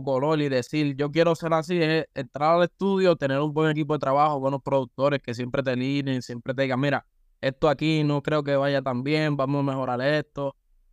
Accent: Carolina, Puerto Rico; Estoy acá en Carolina, Puerto Rico, visitando mi tierra.

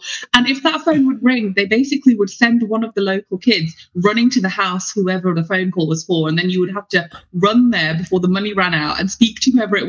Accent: London, United Kingdom; born there; I was born in the UK. I was born in London. And, you know, I was a child of an immigrant

